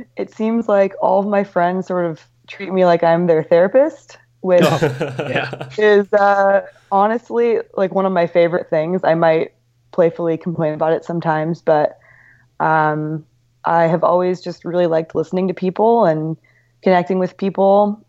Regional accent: California, United States; I'm from California, so bands like … were always really important to me.

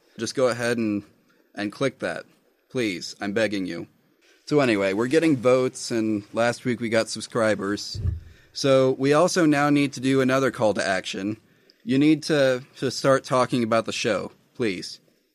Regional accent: Midwest, United States; Yes, I'm from the Middle West. We say y'all here.

